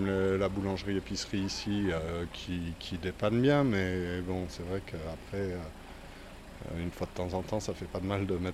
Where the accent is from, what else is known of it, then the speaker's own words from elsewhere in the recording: Marseille, Provence-Alpes-Côte d'Azur, France; Moi, je viens de Marseille, donc ça fait un peu du changement quand même.